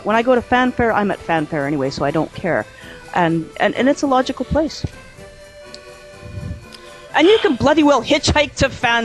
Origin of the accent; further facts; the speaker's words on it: Canada; Oh, well, first of all, I'm Canadian